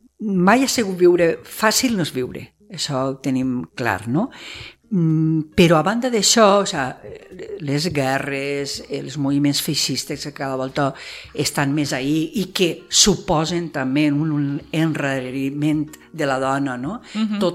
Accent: Pego, Valencian Community, Spain; Dic, ah, jo soc de Pego.

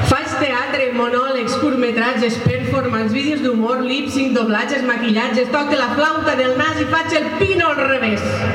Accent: Pego, Valencian Community, Spain; I vinc com qualsevol altra pegolina que estima el seu poble i que té la fortuna d'haver nascut ací.

